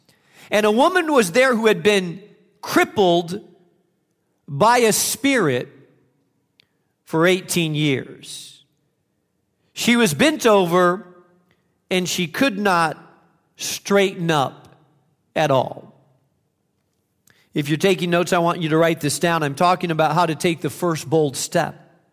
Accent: Spain; moved away as an adult; I grew up in Spain, and I lived in a little village of 200 people and went to a one-room schoolhouse, and there were sheep and oxen that ran around the village, and I spoke Spanish, and I went to church in a stable

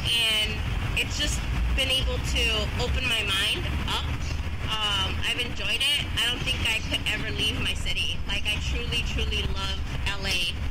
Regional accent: Los Angeles, California, United States; I actually was born and raised in Los Angeles. I've lived 10 years in the East Side, 10 years in Echo Park before it was trendy, and around 8 years in the San Fernando Valley.

